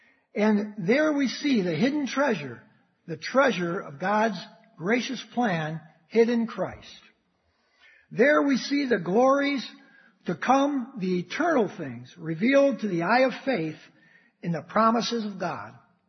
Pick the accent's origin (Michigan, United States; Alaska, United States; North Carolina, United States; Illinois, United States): Michigan, United States; Detroit; This song comes from my hometown. It's a Motown hit from the 1967